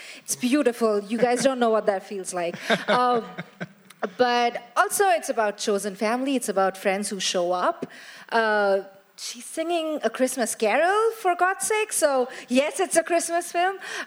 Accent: India; I grew up in India, had not seen snow for many, many years of my life.

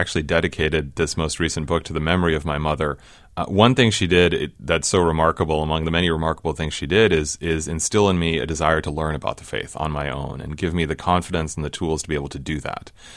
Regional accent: New England, United States; So when I was in high school, I grew up in New England, and I know we have a connection there.

